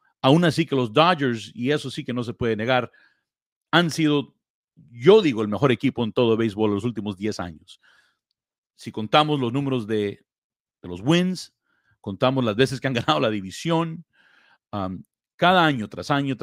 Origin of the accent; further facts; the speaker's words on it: South Gate, California, United States; Soy de Los Ángeles, como muchos de ustedes. Soy un muchacho, bueno, ya no tan muchacho, ¿verdad? Ya un viejo ya. Pero aquí del Southeast Los Angeles, de la ciudad de Southgate, donde crecí como muy joven, viviendo en la ciudad de Downey.